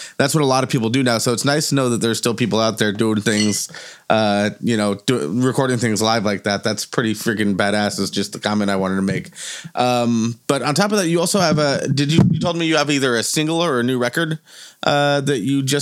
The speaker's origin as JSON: {"language": "English", "town": "Los Angeles", "region": "California", "country": "United States", "tie": "born or raised there", "said": "I grew up in Los Angeles."}